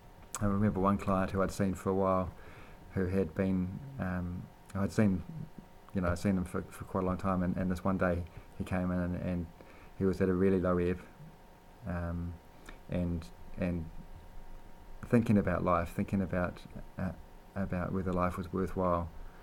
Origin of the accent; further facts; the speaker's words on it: Ranui, Wellington, New Zealand; also born or lived in Tauwa; I'm pretty local to this area. I grew up in Tauwa and in Ranui, and now I live with my young family over in Te Tahi Bay, and have lived there for the last half dozen years or so.